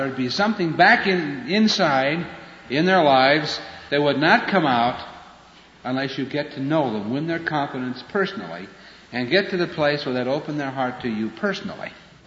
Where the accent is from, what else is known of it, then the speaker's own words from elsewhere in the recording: Iowa, United States; born there; I was born in Iowa and was corn-fed, as anybody can tell.